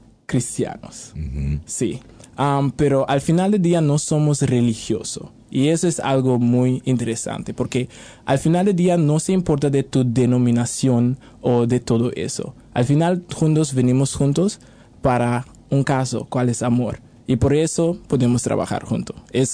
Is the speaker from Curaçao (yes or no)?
yes; Curaçao; Pues yo soy de Curazao, uh-huh. Es una isla muy pequeña enfrente de Venezuela. Somos en el Caribe, conocido como las Islas ABC.